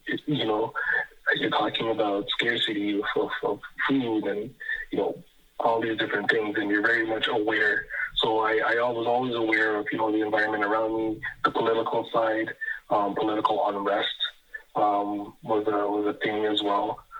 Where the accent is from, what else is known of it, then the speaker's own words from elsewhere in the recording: Jamaica; growing up in Jamaica, you know, politics is a real thing.